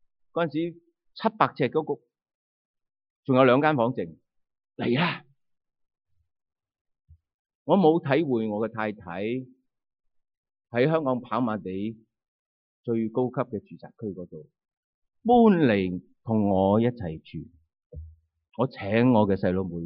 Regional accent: China; 但是我们中国人，我们绝少来到去提及，我们将它作为一种的羞耻。

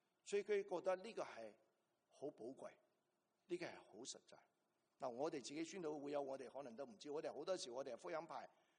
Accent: Canada; 所以我哋加拿大人啊，对于中国人好有心嘅。

